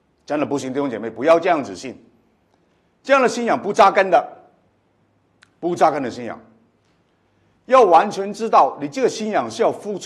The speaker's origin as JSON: {"language": "Chinese", "country": "Macau", "tie": "born or raised there", "moved": "yes", "lives_now": "Australia", "said": "大家知道我澳门长大"}